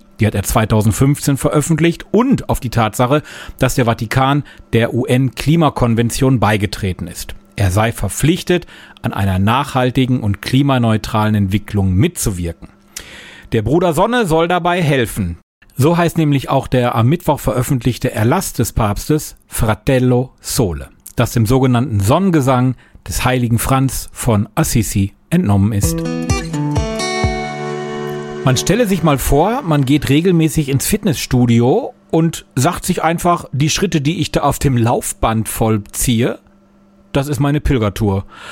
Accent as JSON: {"language": "German", "region": "North Rhine-Westphalia", "country": "Germany", "said": "ich komme selber aus dem Ruhrgebiet"}